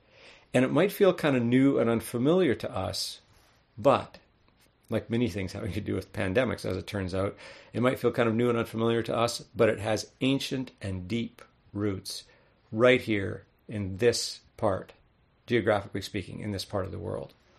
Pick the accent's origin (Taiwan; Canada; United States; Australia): Canada; And hey, we're Canadian, so we're pretty good at saying we're sorry, right?